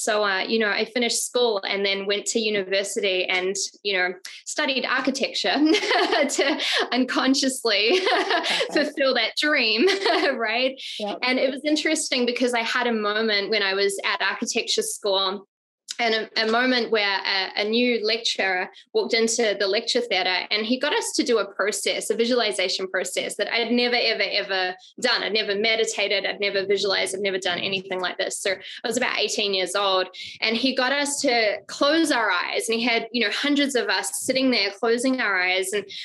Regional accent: Auckland, New Zealand; And so I grew up in Auckland, New Zealand.

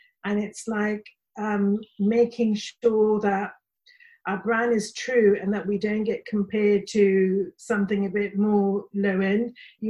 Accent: United Kingdom; and I'm British Muslim.

